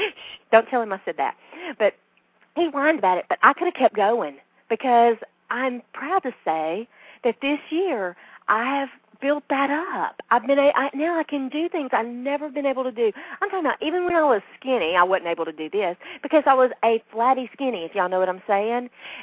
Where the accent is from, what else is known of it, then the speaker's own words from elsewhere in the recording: the South, United States; Now, I'm from the South, and I love sweet tea.